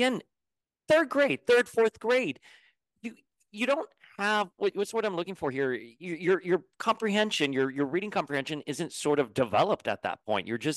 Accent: Miami, Florida, United States; Again, I grew up on Calle Ocho in Miami, right?

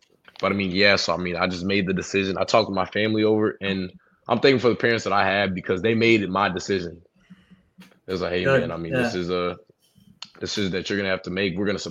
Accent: Texas, United States; Like, I was like, oh yeah, I'm from Texas.

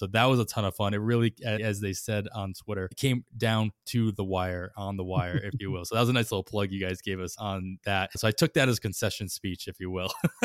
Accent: Massachusetts, United States; I grew up in Western Mass. So I was the other way. I grew up with the high school and all that, and then I moved to Eastern Mass. I moved to Boston, and then I moved completely across the country to Oakland, California. And now I live in Indianapolis

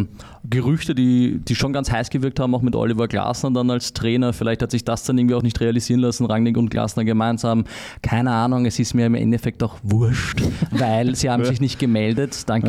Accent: Austria; Aber es macht mich als Österreicher und großer Fan vom Nationalteam auch stolz

